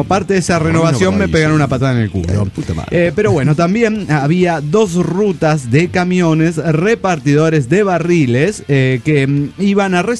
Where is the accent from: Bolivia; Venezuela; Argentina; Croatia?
Venezuela; Maracaibo, Zulia; now in Colombia; en mi ciudad natal, Maracaibo